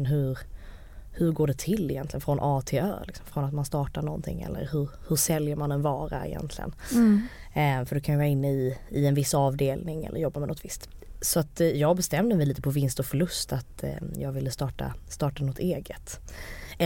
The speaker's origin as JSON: {"language": "Swedish", "town": "Malmö", "region": "Skåne", "country": "Sweden", "said": "Jag kommer ju från Malmö med 2 naturvetarföräldrar, så att ingen så här handelsbakgrund."}